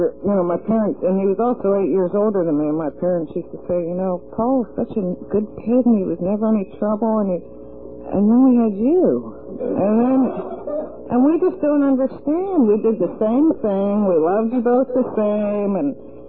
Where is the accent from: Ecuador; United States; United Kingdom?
United Kingdom; Scotland; accent: Scottish; And all kids used to make fun of my red hair and my Scottish accent, you know.